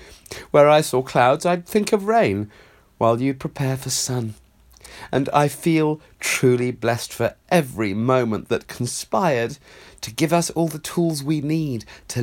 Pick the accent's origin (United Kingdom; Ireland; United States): Ireland; Is it because we're Irish Catholic?